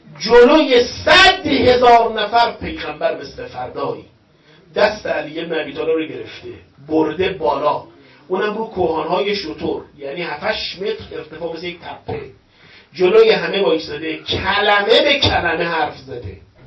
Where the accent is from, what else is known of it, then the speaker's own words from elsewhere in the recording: Tehran, Tehran Province, Iran; born there; من متولد تهرانم.